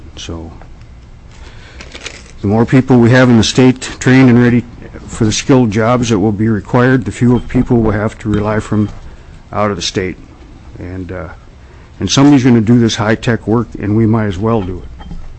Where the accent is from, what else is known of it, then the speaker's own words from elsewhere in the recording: Fairbanks, Alaska, United States; I'm from Fairbanks, Alaska, and I am the executive director of the Mechanical Contractors of Fairbanks and the Mechanical Contractors of Alaska.